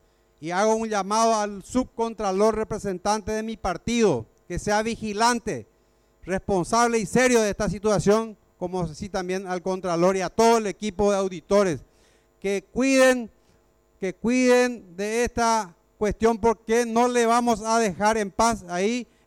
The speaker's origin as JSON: {"language": "Spanish", "region": "San Pedro", "country": "Paraguay", "said": "que me avergüenza como ex intendente y como sanpedrano, como paraguayo"}